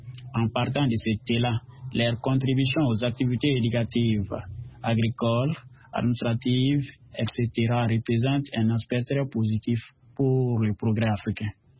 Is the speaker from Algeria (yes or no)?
no; Mali; avec des ONG chez nous au Mali